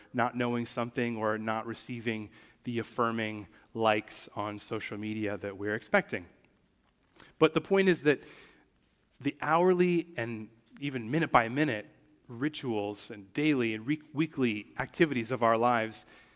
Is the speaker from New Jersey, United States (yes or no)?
yes; New Jersey, United States; When I was growing up in New Jersey, no applause there.